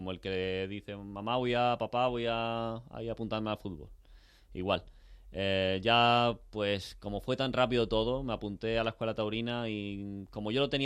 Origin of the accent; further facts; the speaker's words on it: San Fernando, Andalusia, Spain; Con 7 años me traslado a San Fernando, a Cádiz, mi tierra, la tierra paterna.